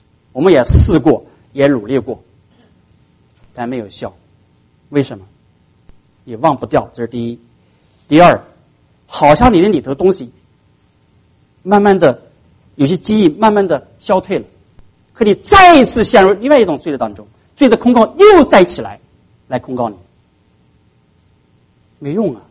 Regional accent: China; 这跟我们中国人差不多了啊。

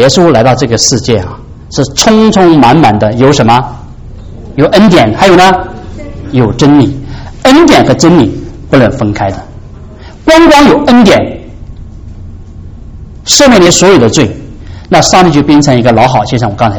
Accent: China; 我们中国人说叫理直什么气壮嘛

